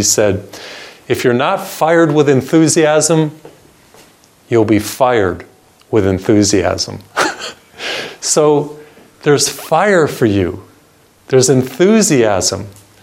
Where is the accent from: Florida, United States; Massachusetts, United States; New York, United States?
Massachusetts, United States; born or raised there